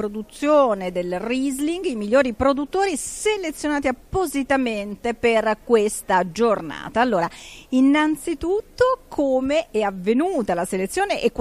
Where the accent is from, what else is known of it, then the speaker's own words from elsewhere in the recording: Piedmont, Italy; perché le mie origini sono piemontesi